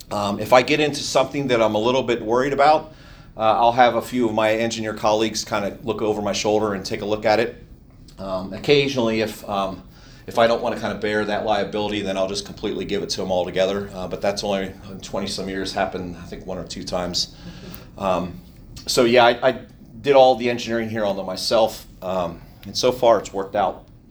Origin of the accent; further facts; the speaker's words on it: Ohio, United States; also born or lived in Los Angeles / New York; And then even before going to school, I grew up in Ohio.